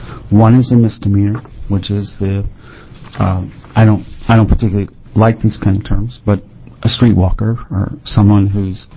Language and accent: English; Virginia, United States; I'm from Virginia. We're real polite in Virginia.